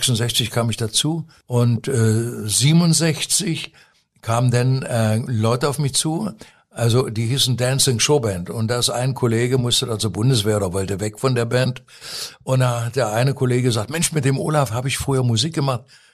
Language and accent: German; Pforzheim, Baden-Württemberg, Germany; da war ich 14 und da gab es bei uns in Pforzheim, wir waren da in Pforzheim, einen Jugendfilmclub.